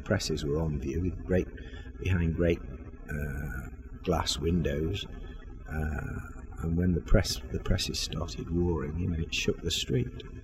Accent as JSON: {"language": "English", "town": "Manchester", "region": "North West England", "country": "United Kingdom", "tie": "born or raised there", "said": "I grew up in Manchester."}